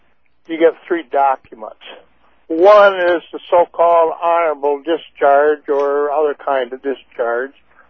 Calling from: Durand, Michigan, United States; Durand, Michigan.

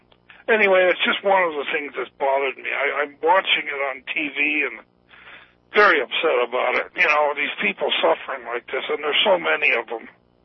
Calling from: Vermont, United States; I'm calling from Vermont.

